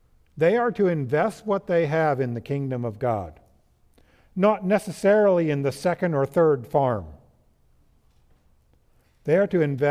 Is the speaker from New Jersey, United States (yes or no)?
no; Pennsylvania, United States; now in Virginia; where I grew up in Pennsylvania and where we live in Virginia now.